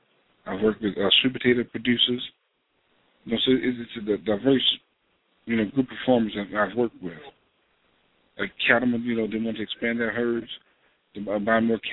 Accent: Louisiana, United States; I'm from Avalls Parish. It's in central Louisiana.

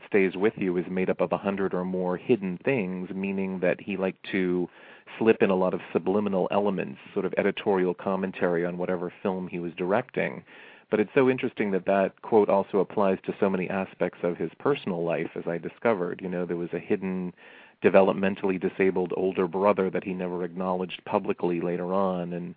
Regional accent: Lewiston, Maine, United States; the typical, you know, kid growing up in Lewiston, Maine, that's for certain.

